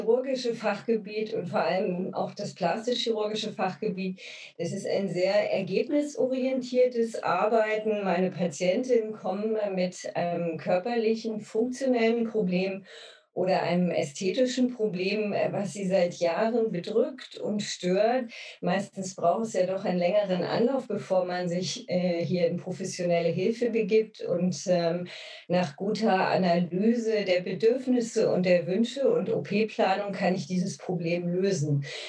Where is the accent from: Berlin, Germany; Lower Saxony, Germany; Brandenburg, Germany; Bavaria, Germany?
Brandenburg, Germany; Ich bin in einer Landarztpraxis im Spreewald groß geworden